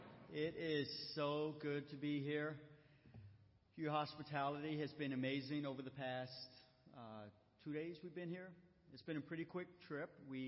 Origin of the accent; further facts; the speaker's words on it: Augusta, Georgia, United States; And spent time in North Carolina, was originally stationed in on the coast many years ago. But born and bred in Augusta, Georgia.